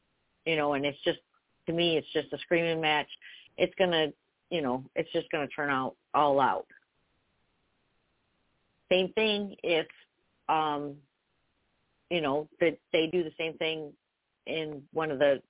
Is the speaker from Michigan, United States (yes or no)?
yes; Michigan, United States; And I'm from Michigan. We'll say hi, but we don't want to stop and talk. We'll hold the door for you, but that's about it.